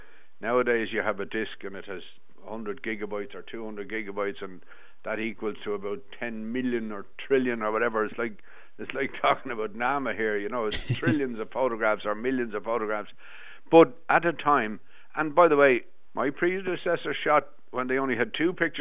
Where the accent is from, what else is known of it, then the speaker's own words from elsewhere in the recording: Dublin, Leinster, Ireland; I'm from Harold's Cross in Dublin, and the dog track was only 500 yards away.